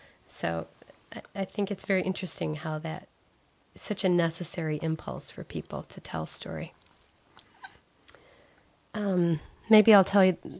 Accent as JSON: {"language": "English", "region": "Michigan", "country": "United States", "tie": "born or raised there", "said": "Well, I'm a Michigan native, so I grew up in the Thumb."}